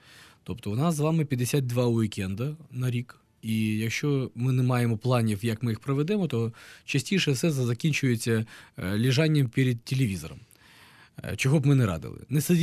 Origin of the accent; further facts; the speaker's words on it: Crimea, Ukraine; можна порівнювати навіть з моїм рідним Кримом